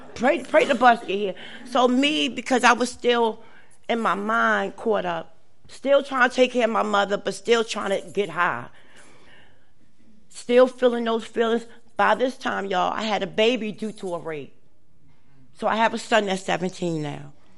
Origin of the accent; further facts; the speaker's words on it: Brooklyn, New York, United States; Y'all already know I was born and raised in Brooklyn.